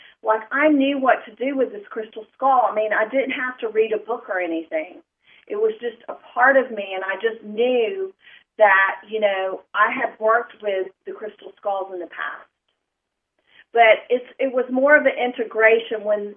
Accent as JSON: {"language": "English", "town": "Atlanta", "region": "Georgia", "country": "United States", "said": "I'm from Atlanta, Georgia, the Atlanta, Georgia metro area."}